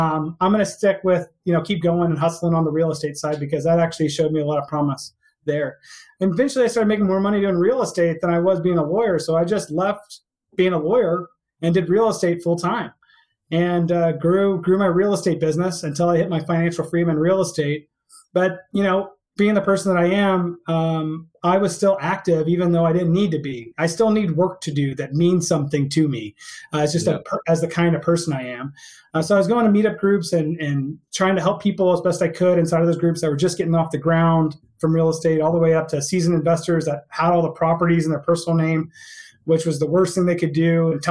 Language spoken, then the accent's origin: English; Houston, Texas, United States; I was born and raised in Texas, out in Houston.